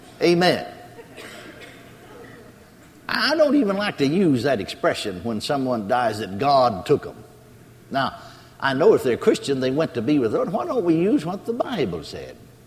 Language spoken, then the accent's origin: English; McKinney, Texas, United States; And he worked in a power plant there in my hometown, McKinney, Texas.